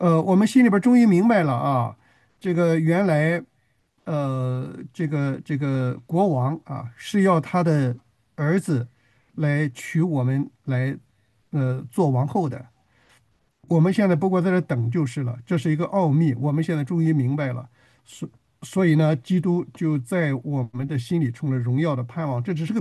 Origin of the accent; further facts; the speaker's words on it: China; 我又不是以色列人，是吧？你看读旧约的时候都是以色列啊